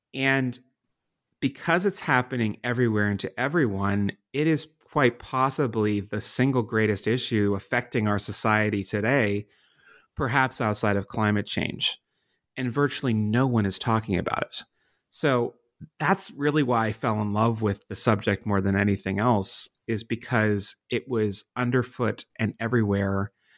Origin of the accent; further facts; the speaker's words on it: Pennsylvania, United States; the population in the center of Pennsylvania, my home state